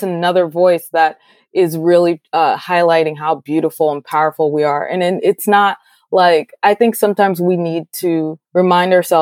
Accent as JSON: {"language": "English", "country": "Haiti", "said": "I'm from Haiti. So like my entire upbringing was just being surrounded by Black people."}